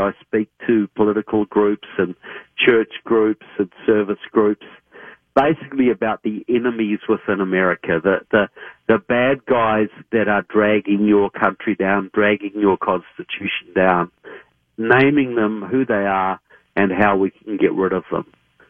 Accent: Christchurch, Canterbury, New Zealand; accent: southern; I come from Christchurch, New Zealand, so I have a southern accent, right? I've been coming to the United States probably about 10 years.

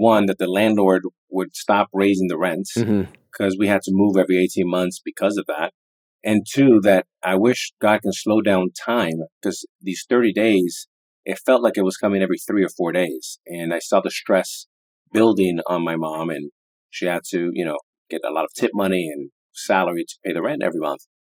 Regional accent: Miami, Florida, United States; You know, when you're growing up in Miami and you're playing ball at the Boys and Girls Club and you go to a school that you like and you have cable TV

